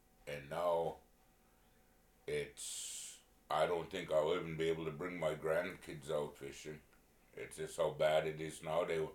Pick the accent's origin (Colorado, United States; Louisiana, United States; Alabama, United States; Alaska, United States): Alaska, United States; Holy Cross; I grew up in Holy Cross, and I was born November 1972.